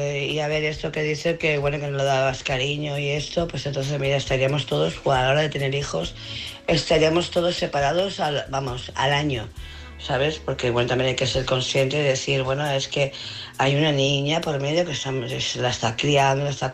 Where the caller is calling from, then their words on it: Barcelona, Catalonia, Spain; de Barcelona.